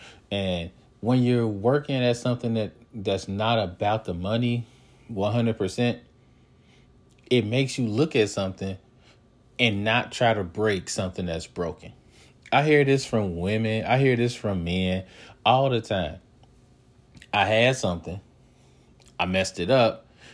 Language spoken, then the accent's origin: English; Cincinnati, Ohio, United States; I'm from Cincy. I'm from Cincinnati, and I'm a fan, and I'm talking about stuff.